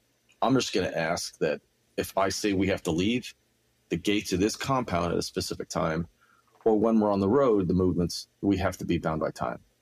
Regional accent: United States; I'm an American. I get it.

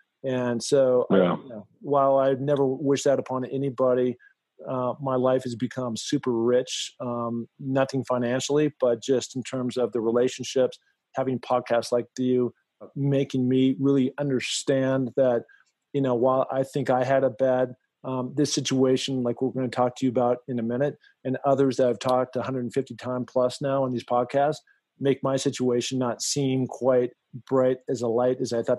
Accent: Seattle, Washington, United States; And so growing up in the Northwest in Seattle, climbing and hiking with my dad on those lower mountains that you see around the great state

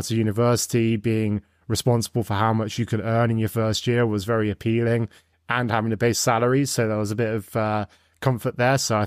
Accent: Nottingham, East Midlands, United Kingdom; born or raised there; moved away as an adult; now in Canada

